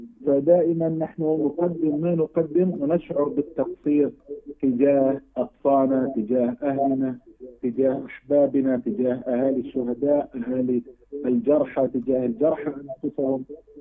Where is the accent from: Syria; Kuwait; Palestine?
Palestine; Gaza, Gaza Strip; مؤلم جدا لنا نحن أبناء فلسطين وأبناء غزة